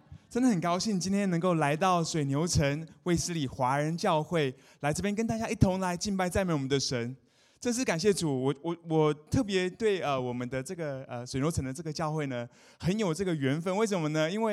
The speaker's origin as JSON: {"language": "Chinese", "town": "Johannesburg", "region": "Gauteng", "country": "South Africa", "tie": "born or raised there", "also_born_or_lived": "Taiwan", "moved": "as an adult", "lives_now": "United States", "said": "那我是台湾出生的。但是呢，我在11岁的时候呢，我们全家就搬到这个南非约翰尼斯堡去。所以我11岁的时候在那边我就住了22年。"}